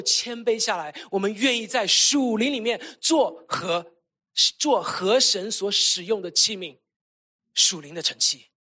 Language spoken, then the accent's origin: Chinese; China; 我们都是大陆来的